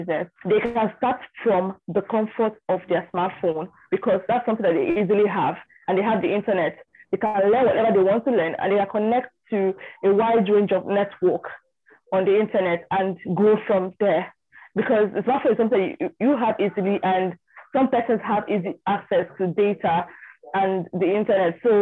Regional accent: Nigeria; I'm from Nigeria.

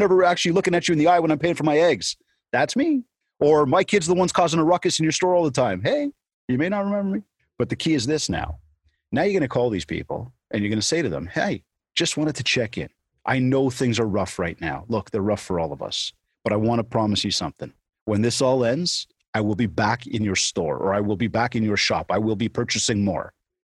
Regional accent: Canada; Sorry, I'm Canadian.

